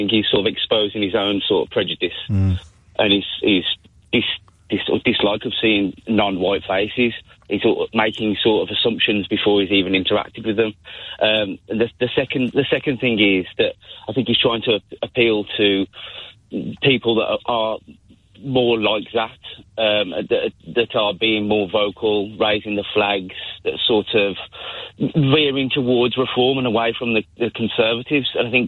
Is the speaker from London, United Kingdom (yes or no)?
no; Handsworth, West Midlands, United Kingdom; So I grew up in Handsworth